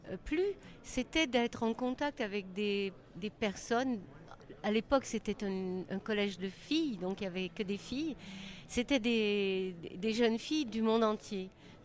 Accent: Quebec, Canada; born there; je suis née au Québec et j'ai eu la chance d'étudier dans un établissement français à Montréal, qui s'appelle le Collège Marie de France.

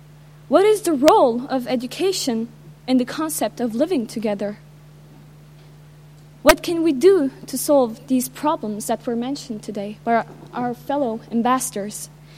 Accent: Turkey; first language English/French/Turkish; Je suis turque. Je représente aujourd'hui le Sénégal et tous les pays d'Afrique de l'Ouest. Je parle trois langues, comme des langues maternelles, l'anglais, le français et le turc.

